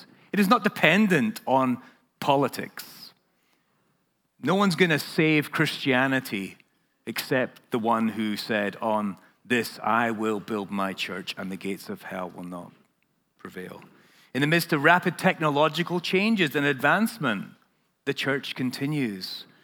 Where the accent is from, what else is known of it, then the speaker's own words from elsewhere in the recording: Scotland, United Kingdom; I come from Scotland.